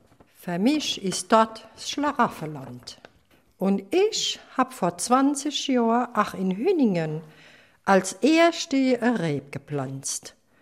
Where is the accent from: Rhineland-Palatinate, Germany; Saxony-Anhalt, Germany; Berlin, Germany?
Rhineland-Palatinate, Germany; Ja, ich komm aus der Goldischpalz und dort wächst ja wirklich alles.